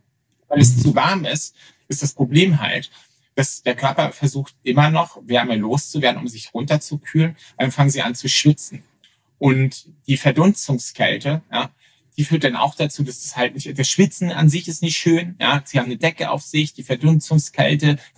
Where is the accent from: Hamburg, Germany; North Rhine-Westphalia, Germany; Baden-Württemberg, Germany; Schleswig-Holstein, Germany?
Schleswig-Holstein, Germany; Lübeck; Ich komme halt aus Lübeck und habe dann um die Lübeck auch promoviert.